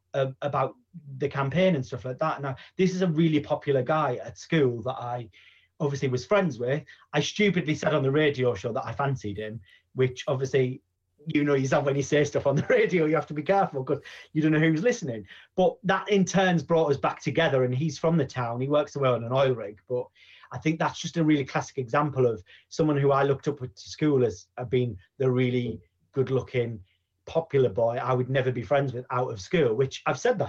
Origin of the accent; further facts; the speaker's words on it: North East England, United Kingdom; I am from the Northeast. I'm very proud. I'm actually sat in the Northeast right now in lockdown